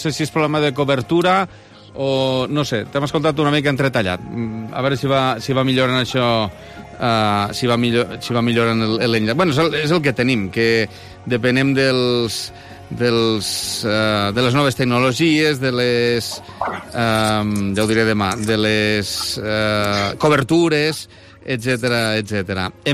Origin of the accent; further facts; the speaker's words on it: Lleida, Catalonia, Spain; que vivim a Lleida i que som de Lleida i que parlem de Lleida